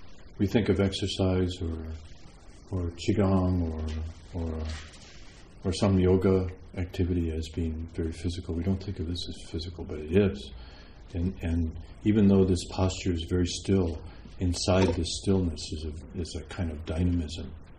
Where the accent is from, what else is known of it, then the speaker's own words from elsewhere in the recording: Wisconsin, United States; I'm from Wisconsin.